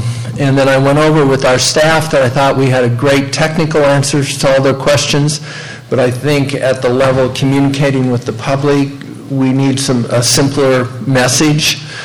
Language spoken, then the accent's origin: English; McKinleyville, California, United States; from McKinleyville.